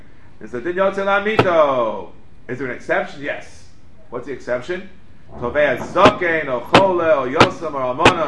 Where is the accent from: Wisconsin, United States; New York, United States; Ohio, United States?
New York, United States; New York City; We're not from Morocco. We're from New York City, which is maybe a little, Fez is also pretty cosmopolitan.